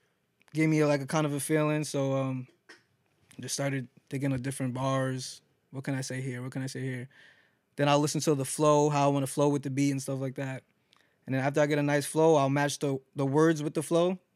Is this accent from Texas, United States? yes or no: no; Yonkers, New York, United States; I was born in Yonkers. I was on Riverdale for a long time. And then I migrated.